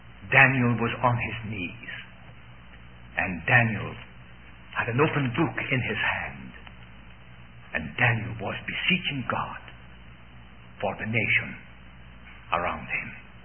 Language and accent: English; Scotland, United Kingdom; I can always remember, as a boy growing up in Scotland